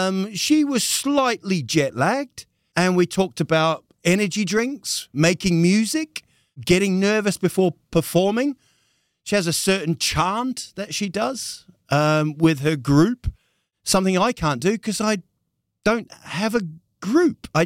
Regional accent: New Zealand; But I grew up in New Zealand.

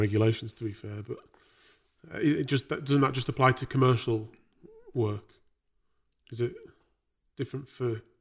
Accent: United Kingdom; because I think we are quite reserved, aren't we, as British people?

